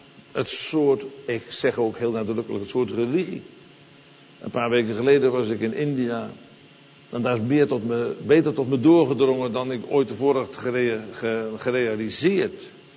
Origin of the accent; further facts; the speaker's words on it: Netherlands; als Hollander hou je je maar een beetje gedijst.